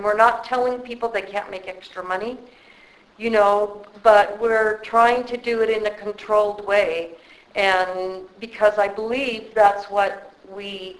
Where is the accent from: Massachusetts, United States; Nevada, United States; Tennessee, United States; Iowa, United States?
Nevada, United States; Boulder City; because I'm from Boulder City, Nevada, and we have a limited growth ordinance in our town.